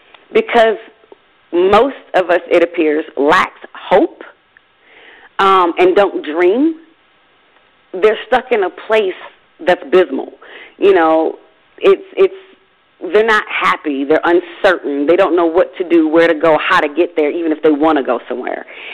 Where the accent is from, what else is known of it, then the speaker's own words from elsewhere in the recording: Michigan, United States; You know, I'm from Michigan originally. I'm used to seeing melanated people.